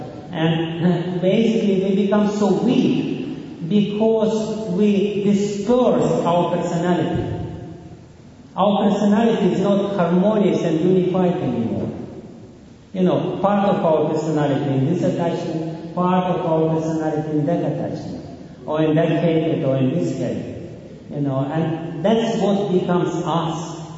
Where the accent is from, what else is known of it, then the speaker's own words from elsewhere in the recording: Russia; Like I am coming from Russia. And in Russia, people, at least many people, identify themselves with water.